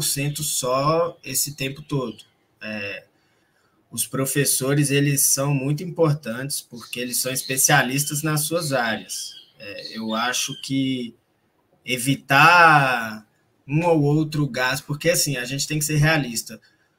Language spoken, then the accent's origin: Portuguese; Belo Horizonte, Minas Gerais, Brazil; moved away; Eu saí de Belo Horizonte, que já é uma capital, fui para São Paulo para buscar um cursinho profissional, presencial